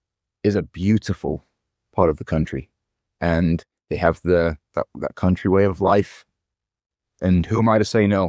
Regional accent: United Kingdom; That's just in the nature of being a Brit. We are very self-deprecating as people.

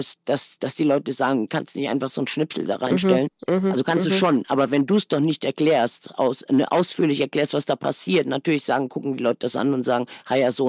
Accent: Hesse, Germany

